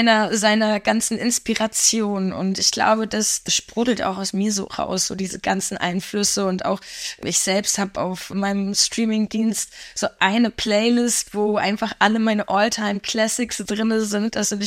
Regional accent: Germany; weil ich einfach hier in Deutschland aufgewachsen bin. Ich habe natürlich einen sehr deutschen Akzent, was mein Russisch angeht.

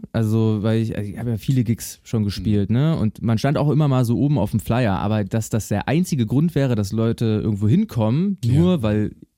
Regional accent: Hoyerswerda, Saxony, Germany; So, ich komme aus Hoyerswerda ursprünglich.

